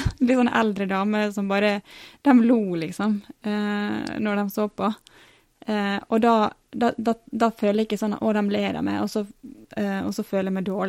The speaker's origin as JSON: {"language": "Norwegian", "town": "Ålesund", "region": "Møre og Romsdal", "country": "Norway", "said": "Sunnmørsposten, som er regionavisa i Ålesund, der jeg kommer fra."}